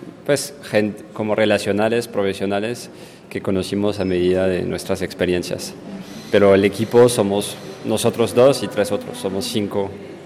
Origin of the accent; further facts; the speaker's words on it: France; Spanish is a second language; Yo soy de Francia